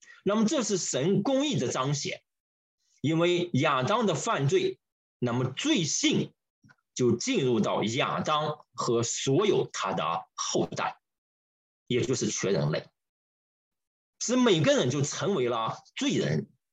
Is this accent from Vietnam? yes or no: no; China; 就像我们中国人经常说的，哎，说人死如灯灭